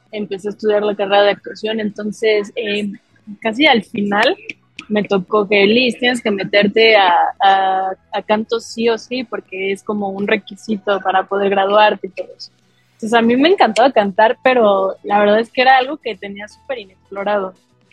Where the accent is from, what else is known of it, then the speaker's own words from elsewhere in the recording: Mexico City, Mexico; soy de la Ciudad de México, soy cantante